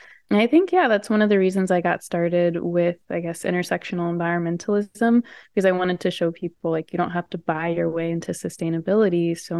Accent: St. Louis, Missouri, United States; Yeah, so I'm from St. Louis, Missouri, and my parents were not hippies at all.

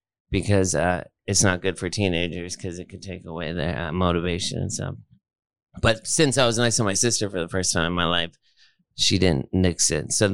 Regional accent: Los Angeles, California, United States; I was born at County General Hospital. In East Los Angeles, and then I grew up in Hollywood and near West Hollywood.

